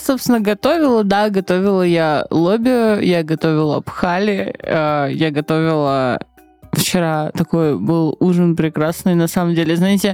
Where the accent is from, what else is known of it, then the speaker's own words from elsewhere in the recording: Georgia; я грузинка